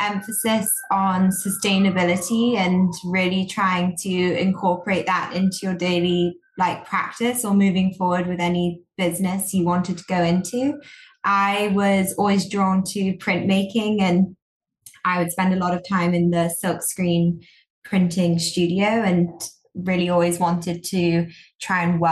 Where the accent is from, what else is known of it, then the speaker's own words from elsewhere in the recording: London, United Kingdom; moved away as an adult; now in New York, United States; I'm originally from London.